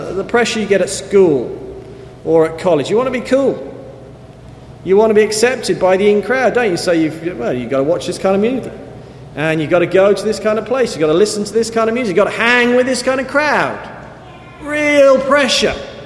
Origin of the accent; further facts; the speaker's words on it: New Haven, Connecticut, United States; I come from New Haven. We've got a college there named after him.